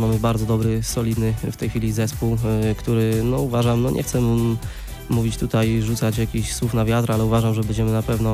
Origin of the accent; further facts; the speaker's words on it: Opole, Opole Voivodeship, Poland; No, dokładnie to pochodzę z Opolszczyzny, z miasta Opola.